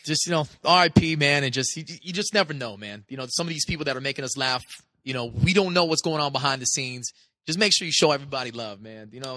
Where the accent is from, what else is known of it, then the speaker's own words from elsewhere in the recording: San Francisco, California, United States; it was in San Francisco, too, my hometown.